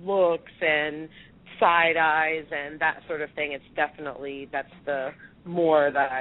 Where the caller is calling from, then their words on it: Pennsylvania, United States; I'm calling in from outside Philadelphia.